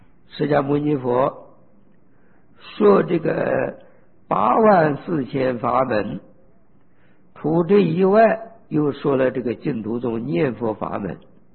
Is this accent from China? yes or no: yes; China; 不错，我们身为中国人很幸运